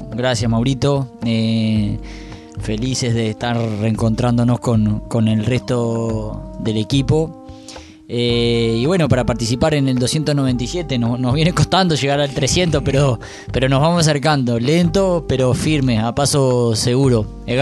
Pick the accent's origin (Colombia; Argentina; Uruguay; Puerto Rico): Uruguay; Melo, Cerro Largo; Yo particularmente, que soy de Melo, del departamento de Cerro Largo